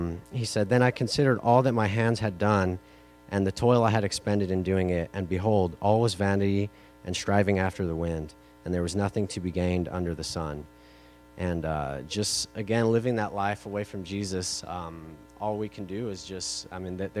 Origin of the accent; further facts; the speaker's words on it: California, United States; As I said, I moved from California, and so I was raised, in a Christian home